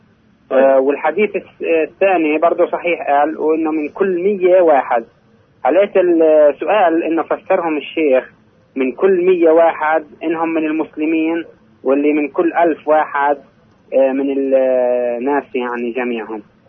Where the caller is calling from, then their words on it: Hebron, Hebron Governorate, Palestine; من الخليل.